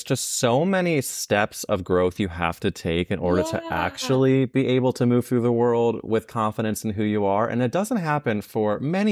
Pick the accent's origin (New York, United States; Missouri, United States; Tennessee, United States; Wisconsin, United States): Missouri, United States; St. Louis; I'm from St. Louis, where there's an area called Forest Park, and there are these fountains that we would hang out at night.